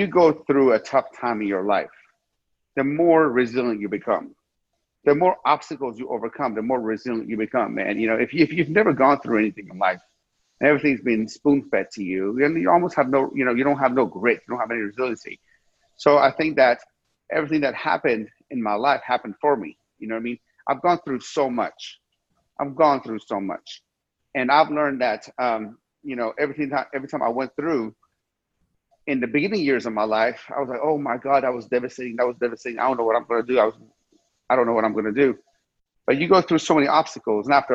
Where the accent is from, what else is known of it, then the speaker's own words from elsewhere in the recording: Iran; So I was born in Iran, which is a third world country.